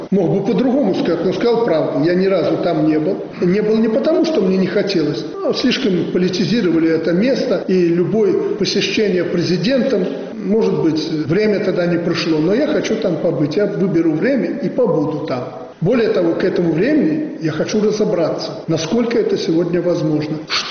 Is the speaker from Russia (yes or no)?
no; Belarus; Я вообще белорус, и такой закоренелый белорус. Не важно, что я там на тросянце размовляю и на русской мове.